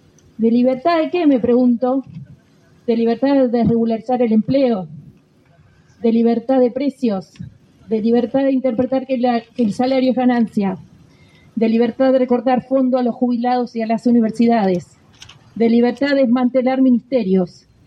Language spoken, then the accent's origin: Spanish; Argentina; renovemos como argentinos